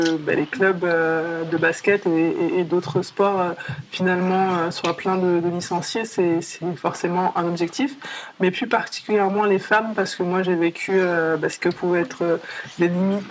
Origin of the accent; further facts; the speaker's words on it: La Courneuve, Île-de-France, France; la ville où j'ai grandi, à la Courneuve.